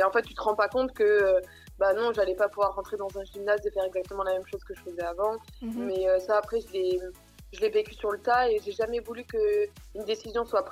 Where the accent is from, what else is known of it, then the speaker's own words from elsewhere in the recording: Billère, Nouvelle-Aquitaine, France; Enfin, je suis née à Pau, à Billère même. J'habite à Billère depuis mon enfance, mes parents habitent encore là-bas.